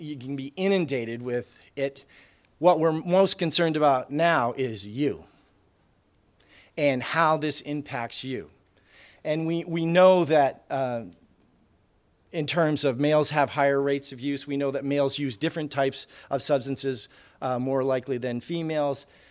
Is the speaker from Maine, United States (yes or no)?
yes; Maine, United States; I'm from Aroostook County. We used to say burdocks, but a lot of people didn't know what that was.